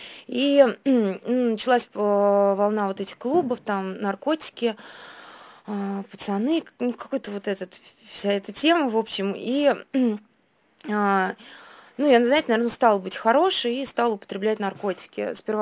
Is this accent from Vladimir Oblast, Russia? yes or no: no; Moscow, Russia; Я выросла здесь, в Москве, и жила с бабушкой. Сперва жила с мамой, с папой до 5 лет, потом жила с бабушкой.